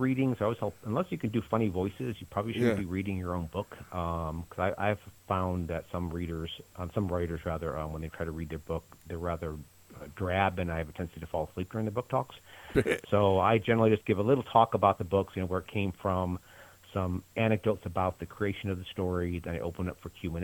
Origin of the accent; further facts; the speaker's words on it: Chatham, Ontario, Canada; I spent a couple of years growing up in Canada, so, you know, curling was very popular in our local little Chatham, Ontario.